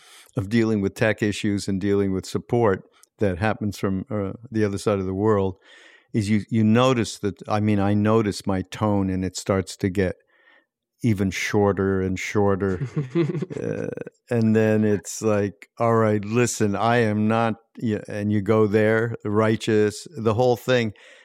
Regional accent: Montreal, Quebec, Canada; born or raised there

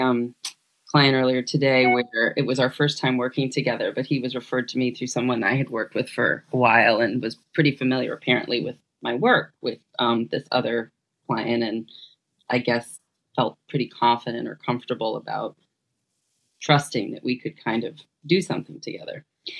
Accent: Massachusetts, United States; I'm from Massachusetts originally

